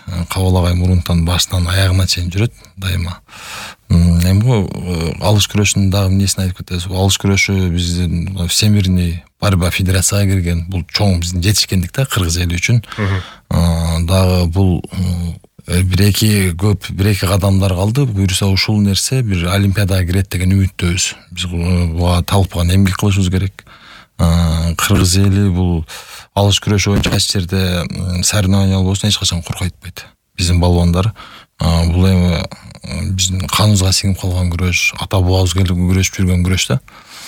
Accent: Osh, Osh Region, Kyrgyzstan; born there; Мен кичинекей кезимден өзү Ошто төрөлөсү, Ош шаарына төрөлөскөн.

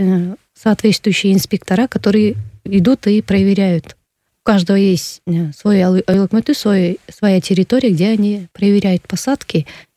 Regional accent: Kyrgyzstan; А мы как бы из Кыргызстана

